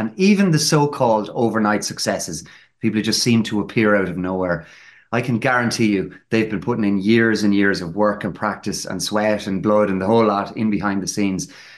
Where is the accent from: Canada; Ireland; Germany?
Ireland; if only there was someone in Ireland who could relate to me as an Irish guy, you know, coming through or whatever.